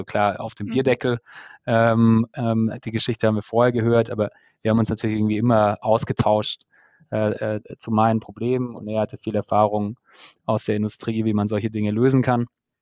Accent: Baden-Württemberg, Germany; now in Berlin, Germany; aus dem Stuttgarter Raum, wo ich herkomme

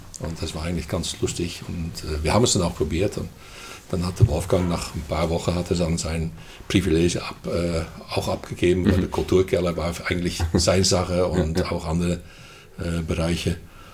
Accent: Netherlands; German is a second language; moved away as an adult; now in Germany; Ja, ich komme aus den Niederlanden. Ja, oder lieber gesagt Holland, weil ich komme tatsächlich aus Holland und ich bin irgendwo in, glaube so Mitte 1975 oder 78 bin ich nach Deutschland gekommen

